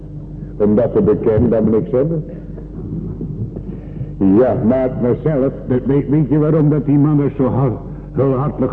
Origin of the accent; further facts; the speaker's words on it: South Holland, Netherlands; Ja, we hadden bij ons in Zuid-Holland zo'n arme man vroeger toen dat kwam in Nederland of in Amerika. We hadden een klein kerkje, nog een klein kerkje, geen konstorietje.